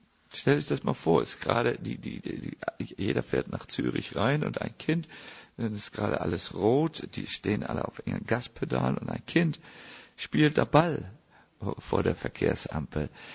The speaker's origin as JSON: {"language": "German", "region": "Northern Germany", "country": "Germany", "said": "ich bin aus Norddeutschland, das geht einfach nicht raus"}